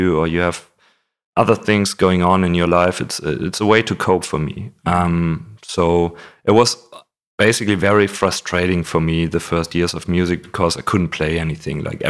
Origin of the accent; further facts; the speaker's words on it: Augsburg, Bavaria, Germany; now in Berlin, Germany; Oh, no. I'm from Augsburg, Bavaria.